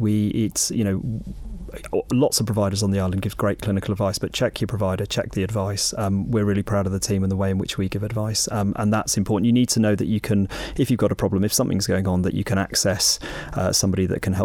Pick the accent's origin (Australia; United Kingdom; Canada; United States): United Kingdom; South West England; I was raised by war generation parents and grandparents, and actually growing up in Cornwall, my, you know, you finish your food, you finish everyone else's food, you never leave anything to waste.